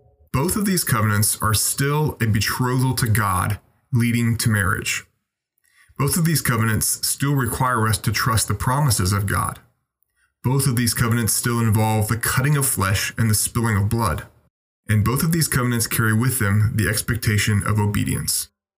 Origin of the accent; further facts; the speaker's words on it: United States; born there; Personally, I was born in the United States, born under the laws of the United States.